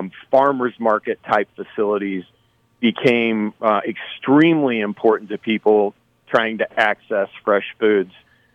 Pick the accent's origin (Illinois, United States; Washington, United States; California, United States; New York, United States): Illinois, United States; as you're well aware, I'm from Southern Illinois